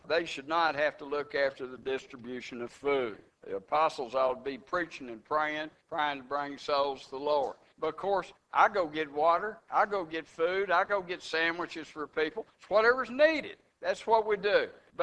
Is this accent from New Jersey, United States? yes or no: no; Texas, United States; Some people don't like Texans, especially don't like my accent, and so they might go to the end of the line.